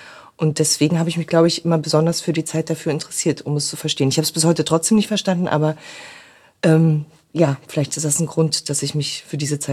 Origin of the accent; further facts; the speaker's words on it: East Germany, Germany; ich bin im Osten aufgewachsen.